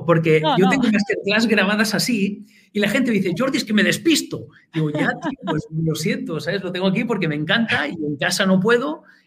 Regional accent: Andorra; yo soy de Andorra, de toda la vida, nacido aquí.

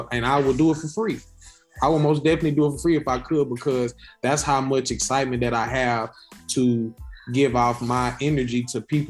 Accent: Houston, Texas, United States; I'm from Houston, Texas.

